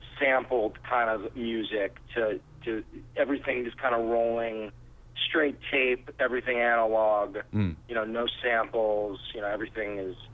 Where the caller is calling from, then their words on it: New York City, New York, United States; I'm calling you from New York City.